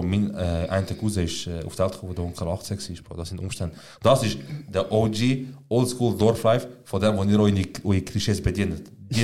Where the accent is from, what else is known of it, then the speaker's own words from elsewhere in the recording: Switzerland; es gibt sicher Millionen Menschen in der Schweiz, die mich nicht als Schweizer sehen, mir scheiße was ich sage, aber das ist mein Land, das ist meine Heimat.